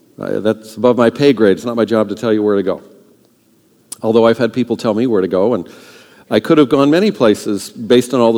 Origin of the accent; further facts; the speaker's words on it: Altadena, California, United States; So some of you know this, but I grew up in Altadena. So I'm a local, I'm a native.